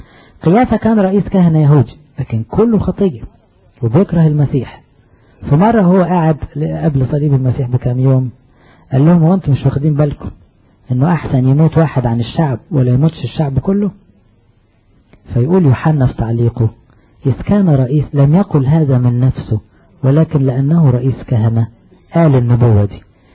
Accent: Egypt

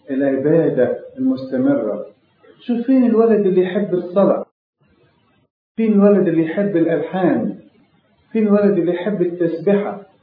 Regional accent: Egypt; كمصريين بوجه عام أو كشرقيين

